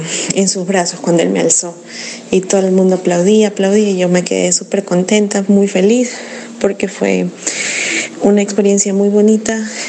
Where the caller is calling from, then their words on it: Ecuador; les saluda … desde Ecuador.